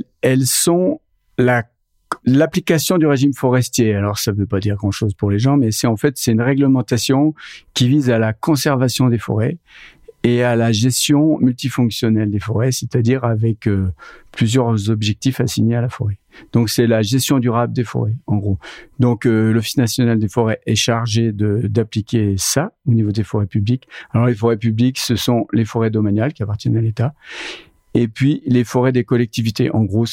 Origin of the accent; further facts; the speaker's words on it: Grand Est, France; Je suis des Vosges. Le département des Vosges, c'est un gros département forestier.